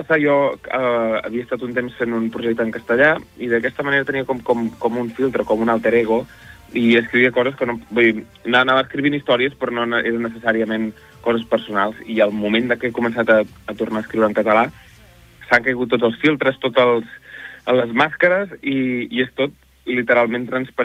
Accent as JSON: {"language": "Catalan", "town": "Peralada", "region": "Catalonia", "country": "Spain", "said": "Jo soc de l'Alt Empordà, soc de Peralada, però al final l'Empordà tot és Empordà."}